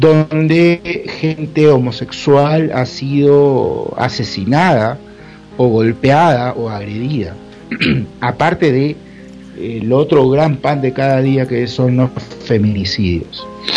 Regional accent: Peru; yo, como psicólogo, como peruano, como una persona, como un ciudadano de este país

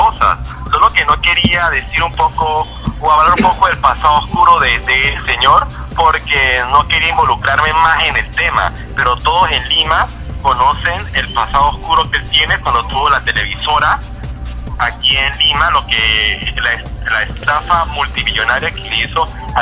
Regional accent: Venezuela; now in Peru; lo que pasa es que como yo soy venezolano

